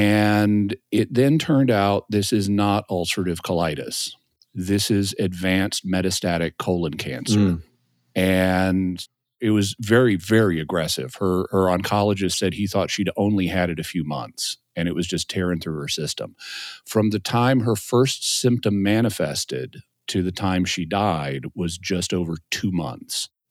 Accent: Fayetteville, Arkansas, United States; also born or lived in Texas; They were both from Texas, and Texas is actually where I was born. But I grew up here in Fayetteville, Arkansas

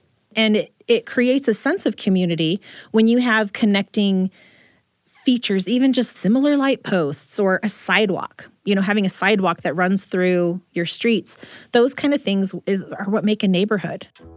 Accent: St. Louis, Missouri, United States; I visited my hometown a couple of months ago. St. Louis is where I was born and grew up mostly.

